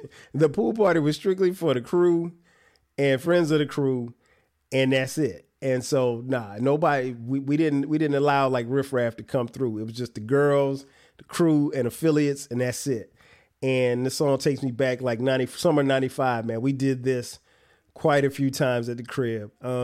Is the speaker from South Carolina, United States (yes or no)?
yes; Florence, South Carolina, United States; And I'm back home in my hometown of Florence, South Carolina, right?